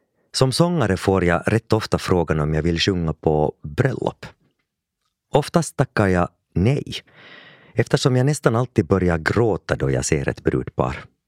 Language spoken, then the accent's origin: Swedish; Finland; Inte så där som när det är stor rea hemma i Finland.